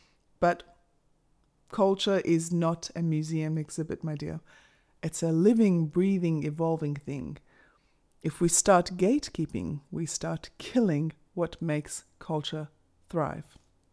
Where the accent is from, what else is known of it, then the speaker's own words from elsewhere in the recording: Australia; Boy, I really do love being an Australian.